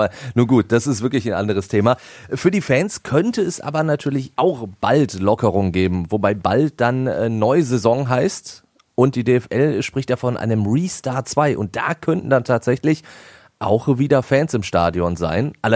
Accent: North Rhine-Westphalia, Germany

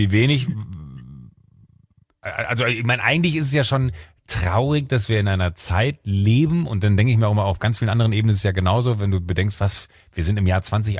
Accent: Germany; Ich bin zwar hier in Deutschland aufgewachsen, fühle mich auch als Deutsche

